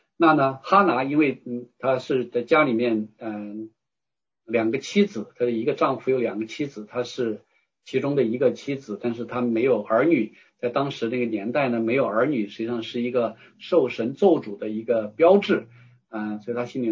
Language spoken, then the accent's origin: Chinese; China; 因为你知道我们中国人呢有个观念